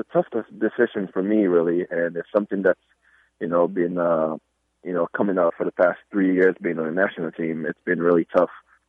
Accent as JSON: {"language": "English", "country": "United States", "tie": "born or raised there", "said": "Again, growing up in America for the amount of years I've been here for, you know, I'm American at the same time"}